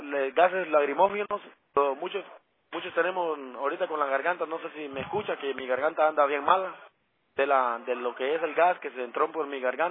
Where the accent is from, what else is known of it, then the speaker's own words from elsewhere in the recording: Honduras; yo soy la única persona aquí de Honduras, yo soy hondureño.